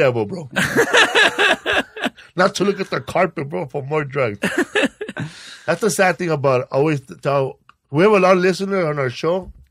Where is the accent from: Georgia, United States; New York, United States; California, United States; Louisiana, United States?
California, United States; Los Angeles; Órale, I grew up in Pico Aliso.